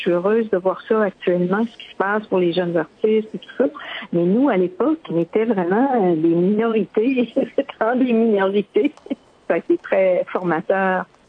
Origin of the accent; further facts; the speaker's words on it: Wendake, Quebec, Canada; toute ma famille Wendat était au village des Hurons, à Wendake. Et puis, j'ai passé mon enfance à Wendake, mes amis étaient là. J'ai vraiment grandi.